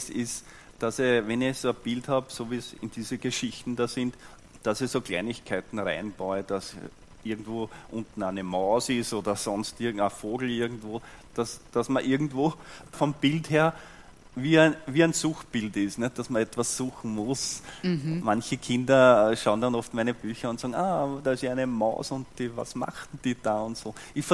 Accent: Lower Austria, Austria; ich komme aus der Gegend von Weinviertel und bin in einem Dorf aufgewachsen.

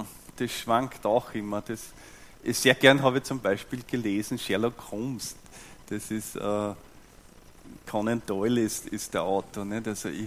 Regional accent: Lower Austria, Austria; ich komme aus der Gegend von Weinviertel und bin in einem Dorf aufgewachsen.

